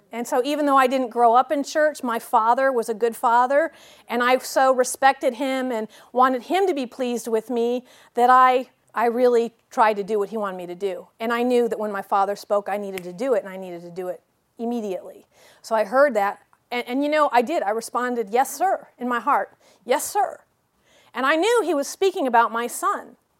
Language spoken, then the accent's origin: English; Illinois, United States; also born or lived in Connecticut; And I grew up in Illinois and Connecticut, and there was lots of land and lots of playing